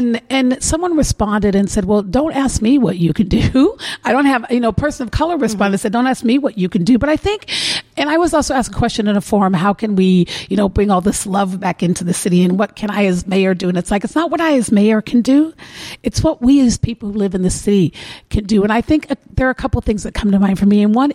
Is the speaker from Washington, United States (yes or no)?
yes; Tacoma, Washington, United States; because I'm from Tacoma, right? So it's my hometown, it's my city, and I'd like to believe that Tacoma is better than any place in the country.